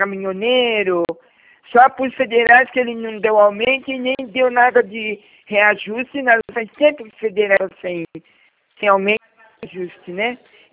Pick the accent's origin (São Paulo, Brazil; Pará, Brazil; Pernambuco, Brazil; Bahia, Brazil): São Paulo, Brazil; Sempre moro em São Paulo, né?